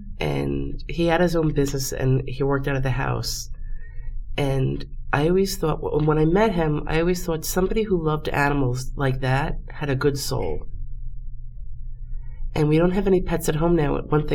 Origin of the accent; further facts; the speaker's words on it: New York, United States; I mean, I grew up in the Westchester County area.